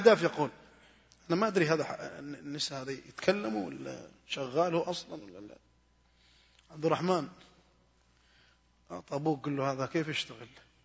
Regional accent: Saudi Arabia; هل ترون نحن كمجتمع سعودي، مجتمع عربي خليجي

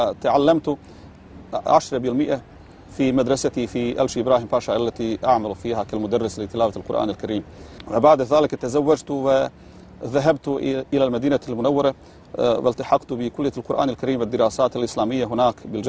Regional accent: Zenica-Doboj Canton, Bosnia & Herzegovina; Arabic is a second language; والدي كان هو رجلا عاملا في إحدى الشركات في الفترة الشيوعية في مدينة زانيتسا التي تقع قريبا من قريتنا، لكنه في منذ صغره كان يتعلق بالإسلام وبديننا الحنيف.

